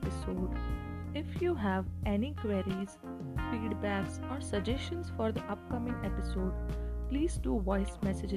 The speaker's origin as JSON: {"language": "English", "country": "India", "said": "Welcome to Heart with … I'm from India"}